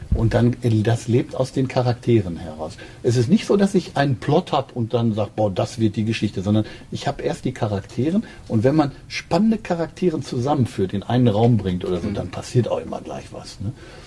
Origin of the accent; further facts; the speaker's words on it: Gelsenkirchen, North Rhine-Westphalia, Germany; Ja, ich komme aus Gelsenkirchen, so wie die Kommissarin auch. Die kann kein Platt, wie ich auch.